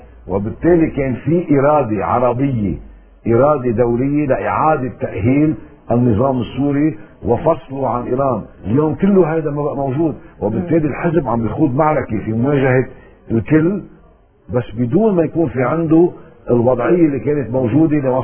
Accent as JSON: {"language": "Arabic", "country": "Lebanon", "said": "ونحن كاعوان كمواطنين كلبنانيين مش مقدرين الوضع اللي نحن موجودين فيه"}